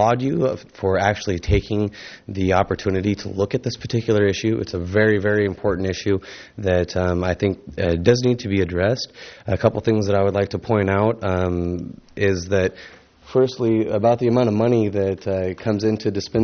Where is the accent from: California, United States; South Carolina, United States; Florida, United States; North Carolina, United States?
California, United States; Santa Barbara; I'm actually from the Santa Barbara area. I currently live in Carpinteria